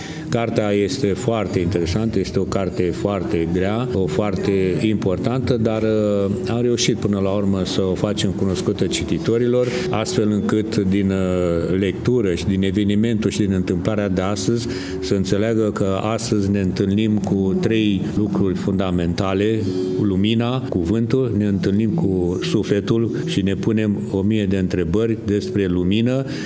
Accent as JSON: {"language": "Romanian", "region": "Banat", "country": "Romania", "lives_now": "Iași, Romania", "said": "Nu sunt din Moldova, eu sunt din Banatul de Severin"}